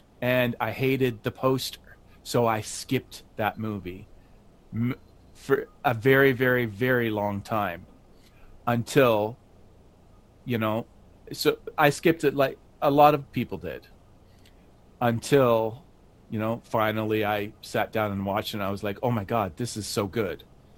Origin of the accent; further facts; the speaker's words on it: Canada; but you got to remember, I'm Canadian.